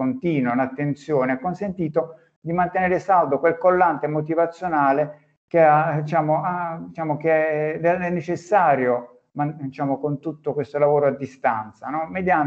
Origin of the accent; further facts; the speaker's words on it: Apulia, Italy; Sono pugliese.